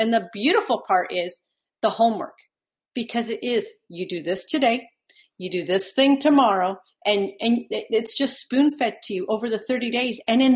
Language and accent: English; Canada; And I'm from Canada, so that $100 was way more than just your US $100.